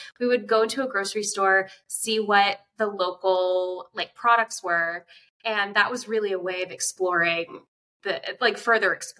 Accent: Pennsylvania, United States; also born or lived in United Kingdom; now in Switzerland; I am from the East Coast, Pennsylvania, originally, and have lived both in the UK and I currently live in Switzerland.

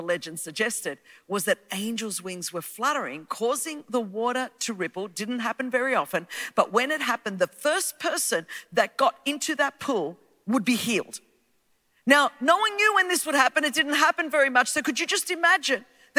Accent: Australia; accent: Australian; I hope that you can really vibe with my accent. We did have someone from the motherland leading worship today. So there was the British accent, but this is how the accent got refined when they sent the convicts to Australia.

